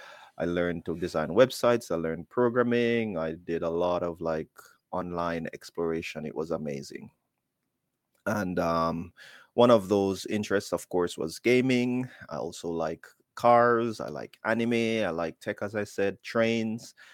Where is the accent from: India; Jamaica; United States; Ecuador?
Jamaica; Kingston; now in Japan; I am from Kingston, Jamaica, and I'm living in Japan for a few years now.